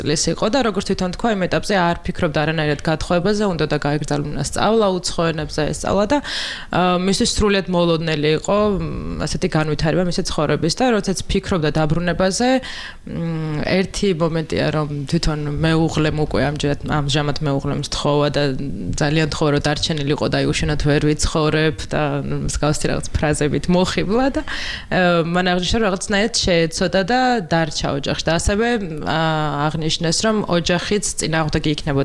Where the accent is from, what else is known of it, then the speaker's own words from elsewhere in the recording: Imereti, Georgia; მე თვითონ იმერეთიდან ვარ და ხშირად მეწოდა ხოლმე იქ სოფელში სასვლა ორი სოფელი მაქვს